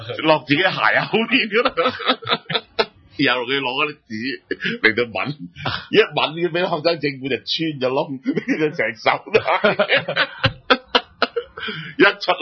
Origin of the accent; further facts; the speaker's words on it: Zhongshan, Guangdong, China; 即係呢一個我哋鄉下中山咁嘅富處咧